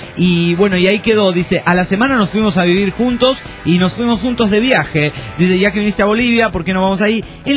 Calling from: Uruapan, Michoacán, Mexico; de Urbán, México.

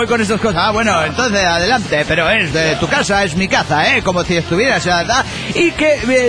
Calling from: Mexico City, Mexico; … desde el DF mexicano.

